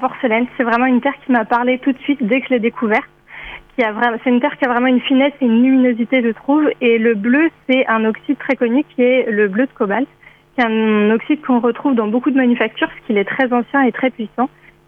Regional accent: Lannion, Brittany, France; Et donc moi je suis originaire de Lannion et c'était tout naturel pour moi de revenir vers Lannion et d'ouvrir mon atelier à Lannion.

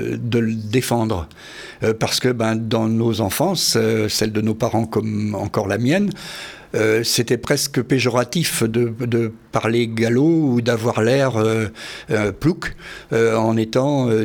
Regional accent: Brittany, France; je suis natif de ce pays-là, de La Rochefoffée, mais j'ai des acquaintances familiales à Brocéliande et à Paimpont même, d'une part, et puis d'autre part, je vis depuis 45 ans dans le pays des Vallons de Vilaine.

